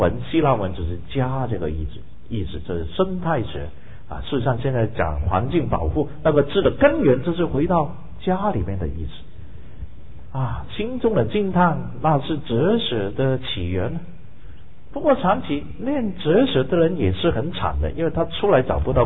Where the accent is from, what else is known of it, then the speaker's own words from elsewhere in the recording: Hong Kong; 因为我发现原来从前我是没有看过动物的，从前我们在香港看的是不动之物要在动物园里面的动物都不动的